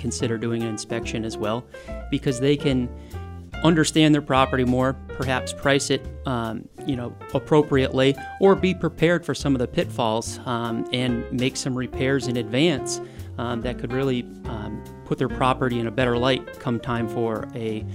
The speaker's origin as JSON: {"language": "English", "town": "Brattleboro", "region": "Vermont", "country": "United States", "tie": "born or raised there", "said": "I grew up in Brattleboro."}